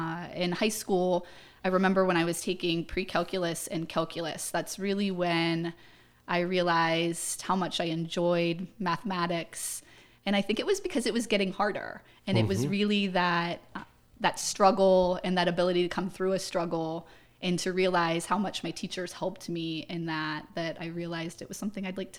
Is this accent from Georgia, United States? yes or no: no; Erie, Pennsylvania, United States; Yes, I grew up in Erie. I attended Girard High School, graduated from there, and went on to Edinburgh